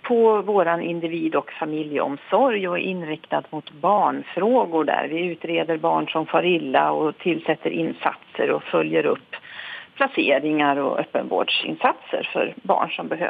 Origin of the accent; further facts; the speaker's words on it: Västra Götaland County, Sweden; now in Örebro, Sweden; Jag bor i Örebro och det är väl inte direkt Örebro-dialekt heller, utan jag har, ja, större delen av livet har jag nu bott i Örebro-trakten, men jag är uppvuxen i Västergötland.